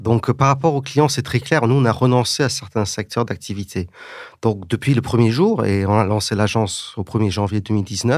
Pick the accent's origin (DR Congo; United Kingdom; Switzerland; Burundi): United Kingdom; England; moved away as an adult; now in France; j'ai un petit accent. Et puis, à 23 ans, j'avais vécu toujours en Angleterre, au Royaume-Uni, et j'ai décidé de venir en France, parce que je me suis dit, je suis quand même moitié anglais, moitié français, mais j'ai vécu toute ma vie en Angleterre.